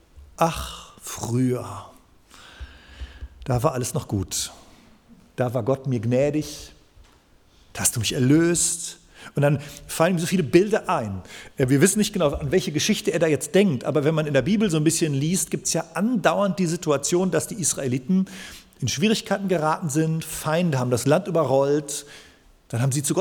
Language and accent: German; Soest, North Rhine-Westphalia, Germany; ich komme ja aus Soest